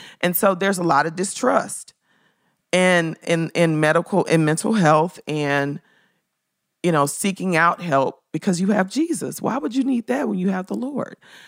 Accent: Memphis, Tennessee, United States; My parents grew up picking cotton in the rural South. I'm from Memphis.

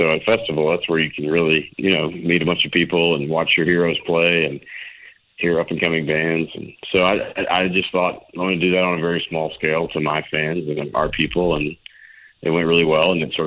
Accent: Memphis, Tennessee, United States; convince people to come check out my hometown of Memphis

